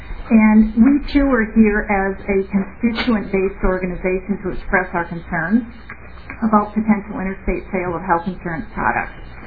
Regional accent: Minnesota, United States; I'm proud that I'm a Minnesotan because we do have such a strong health insurance system and consumer protection here in Minnesota.

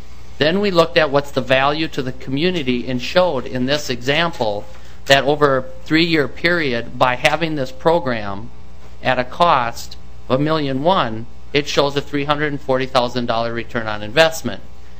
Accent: Mountain Lake, Minnesota, United States; I grew up in Cottonwood County back in Mountain Lake, Minnesota

